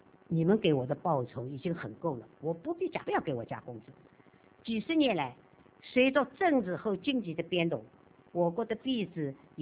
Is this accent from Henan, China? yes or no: no; Changzhou, Jiangsu, China; 我们老家江苏常州